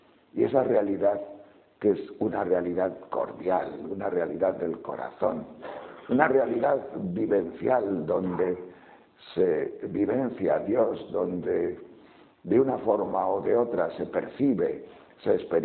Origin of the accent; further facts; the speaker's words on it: León, Castile and León, Spain; yo soy de León, muy unido con esta tierra de Cáceres, profundamente unidos